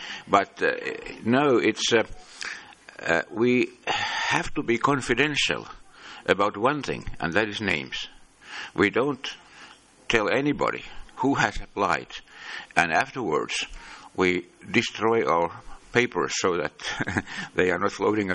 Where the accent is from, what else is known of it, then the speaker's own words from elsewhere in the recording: Finland; English is a second language; I come from Finland.